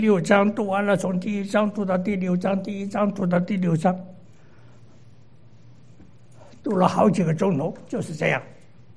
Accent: Guangdong, China; accent: Cantonese; 我们广东话就表示了

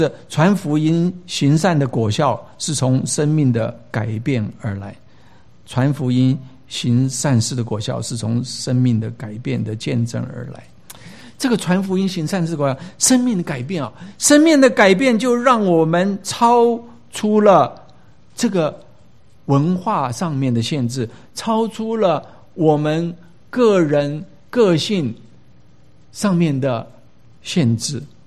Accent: China; now in United States; 今天我们是中国人，今天我们是在美国生活的中国人，今天我们是在硅谷移民到硅谷在美国生活的中国人

